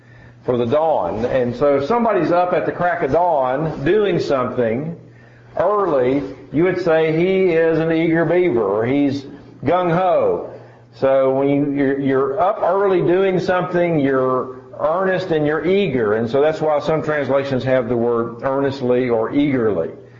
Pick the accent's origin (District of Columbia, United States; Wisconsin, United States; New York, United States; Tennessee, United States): Tennessee, United States; I'm originally from Tennessee, and happy to say this is my first time to be in Nebraska